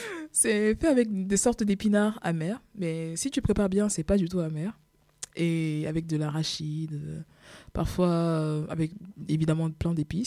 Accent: Cameroon; moi, je suis camerounaise, et le Cameroun, je suis toujours camerounaise, du coup, dans mes papiers en tout cas.

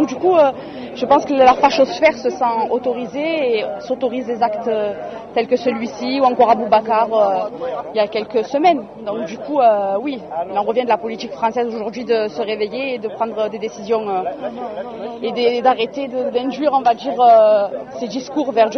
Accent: Marseille, Provence-Alpes-Côte d'Azur, France; Moi, je suis algérienne et française. Je suis binationale, maghrébine, musulmane, française et marseillaise.

